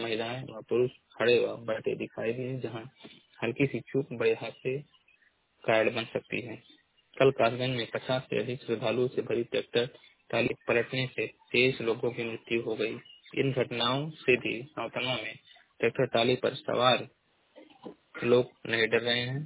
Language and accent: Hindi; Uttar Pradesh, India; मैं जिला महाराजगंज का निवासी हूँ।